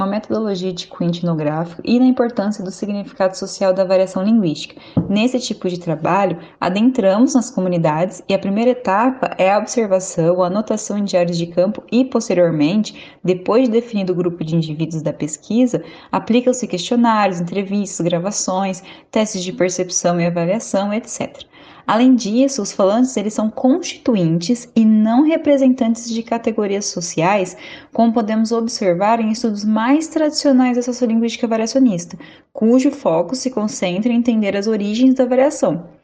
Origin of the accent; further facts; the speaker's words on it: Monte Azul Paulista, São Paulo, Brazil; da cidade de Monte Azul Paulista, minha cidade natal